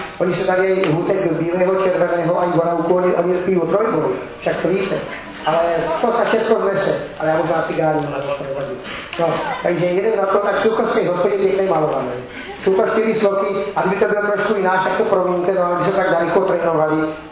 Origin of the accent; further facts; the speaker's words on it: Velká nad Veličkou, South Moravian Region, Czechia; když jsem z Velkej